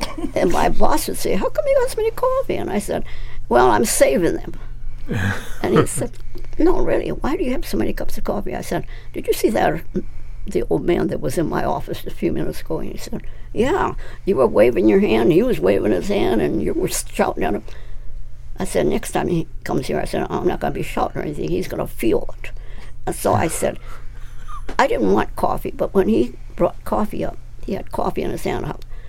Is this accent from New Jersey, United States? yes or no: no; California, United States; born there; I'm an American. I was born in California.